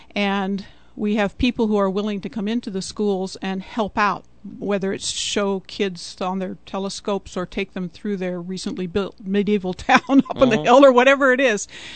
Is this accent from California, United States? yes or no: yes; St. Helena, California, United States; I was born in St. Helena, and I went through those schools